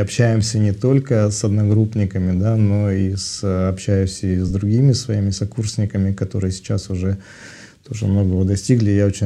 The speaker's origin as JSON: {"language": "Russian", "town": "Omsk", "region": "Omsk Oblast", "country": "Russia", "tie": "born there", "said": "Я родился в городе Омске. Угу. Это Сибирь."}